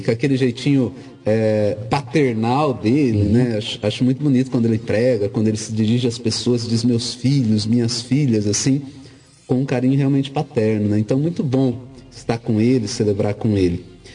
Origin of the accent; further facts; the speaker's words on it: Andirá, Paraná, Brazil; born there; Nasci em Andirá, né, numa época em que só existia uma paróquia